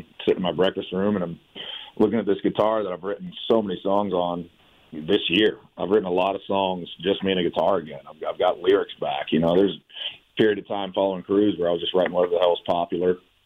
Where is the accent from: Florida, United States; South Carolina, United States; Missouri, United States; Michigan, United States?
Florida, United States; also born or lived in Nashville; I grew up with Brian in Florida and then lived together the first 3 years I lived in Nashville.